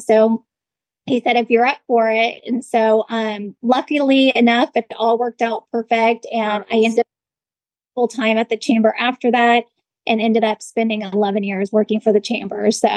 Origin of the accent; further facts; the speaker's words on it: California, United States; And so he knew that I was from Southern California and really interested in getting back to Southern California.